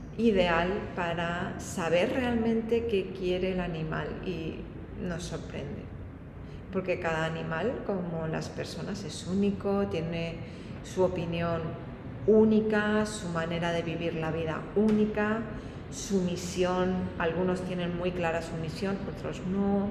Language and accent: Spanish; Spain; Muy grata porque yo soy española